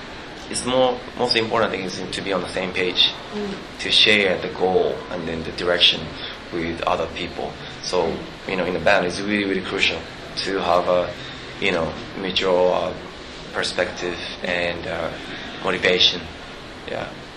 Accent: Osaka, Japan; also born or lived in Tokyo; now in Los Angeles, United States; I grew up in Osaka and Tokyo, and now I'm based

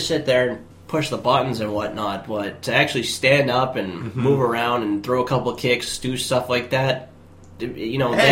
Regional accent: Wales, United Kingdom; Actually, I'm Welsh.

